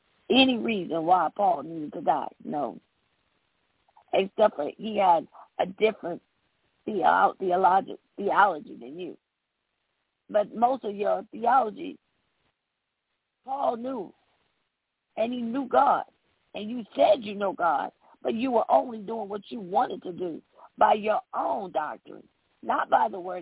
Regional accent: United States; I'm an American, and I'm one of the people

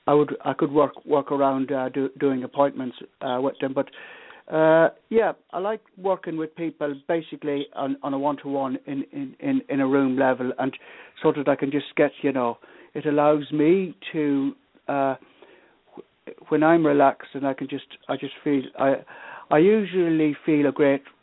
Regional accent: Ireland; also born or lived in England; born in England to Irish parents, and like many, my parents moved back to Ireland in 1971, and it was quite difficult readapting to a new environment.

